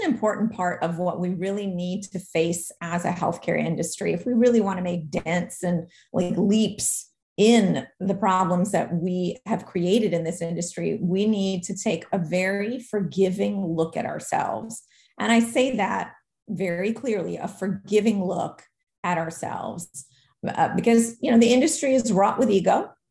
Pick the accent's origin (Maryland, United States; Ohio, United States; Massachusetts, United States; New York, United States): New York, United States; Queens; I grew up in Queens, New York, where there was no such thing as a majority.